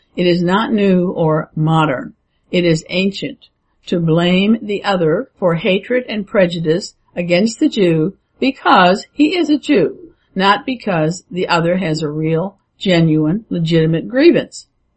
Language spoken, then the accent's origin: English; Illinois, United States; And I can tell you that in 1953, there were no Negro salespeople, even in my hometown in Illinois.